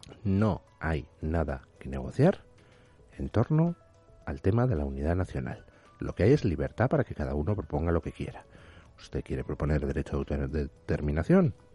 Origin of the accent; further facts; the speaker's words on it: Spain; como estoy enamorado de España, como me encanta ser español y me gustan todos los trocitos de mi tierra